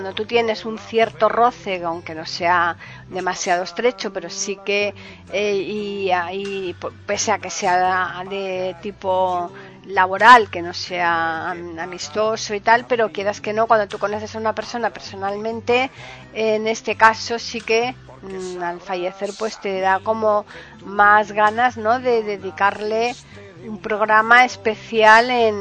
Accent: Seville, Andalusia, Spain; tú eres madrileño, yo soy sevillana, es muy difícil que nosotros lo pronunciemos bien.

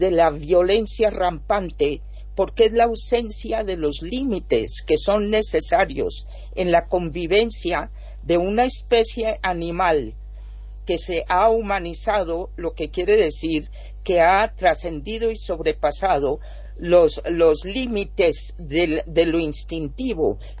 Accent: Colombia; la cantidad de dificultades en mi país, que es Colombia

